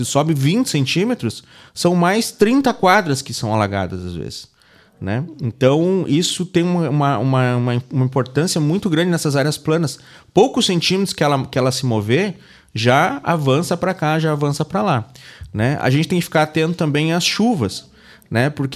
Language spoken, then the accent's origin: Portuguese; Palmeira das Missões, Rio Grande do Sul, Brazil; Palmeiras Missões